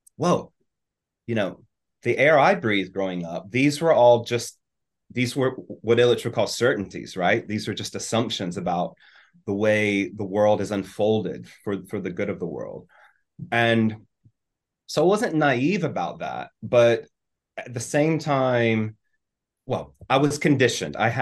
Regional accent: United States; as an American missionary in Brazil

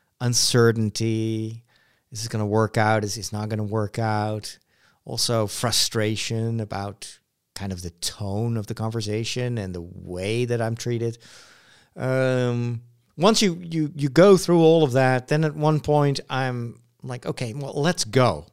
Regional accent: Netherlands; most people that I encounter in France or in Belgium, they can't tell that I'm from Holland.

